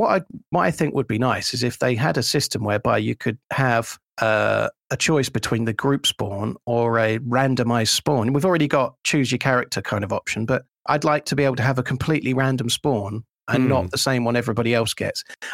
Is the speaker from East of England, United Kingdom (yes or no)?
yes; East of England, United Kingdom; also born or lived in Burnley; Well, I moved down south when I was about 9, so I feel like I'm from Suffolk.